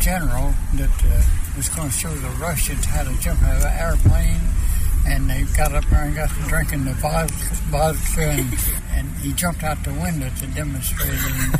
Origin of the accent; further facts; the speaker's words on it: Sweetwater, Tennessee, United States; Sweetwater, Tennessee.